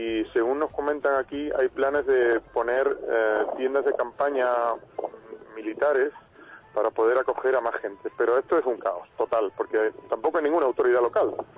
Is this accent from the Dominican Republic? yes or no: no; Spain; en total somos 21 personas, de la cual somos 5 españoles